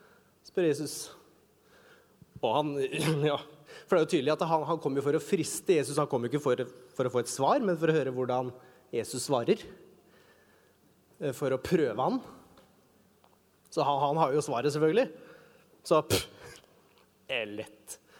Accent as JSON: {"language": "Norwegian", "town": "Skedsmokorset", "region": "Akershus", "country": "Norway", "said": "jeg kom fra Skedsmokorset, så jeg sier"}